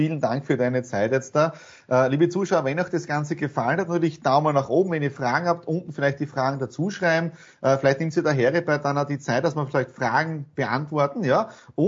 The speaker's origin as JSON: {"language": "German", "town": "Bad Radkersburg", "region": "Styria", "country": "Austria", "said": "Ich komme ja aus Rackersburg, also unten in der kleinen Feuerwehr Grobarten."}